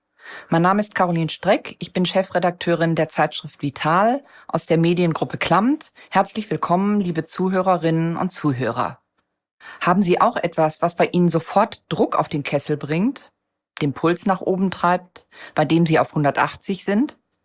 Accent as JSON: {"language": "German", "region": "Hamburg", "country": "Germany", "said": "Wir kommen beide aus Hamburg."}